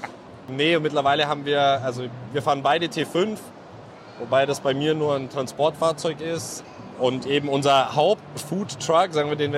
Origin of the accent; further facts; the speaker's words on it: Bavaria, Germany; also wir kommen ja gebürtig aus dem Allgäu.